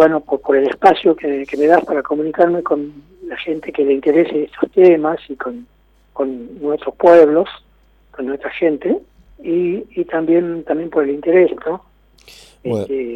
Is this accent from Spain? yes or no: no; Puesto del Marqués, Jujuy, Argentina; born there; Argentina, un poco la partecita de Argentina. Yo nací en Puesto del Marqués.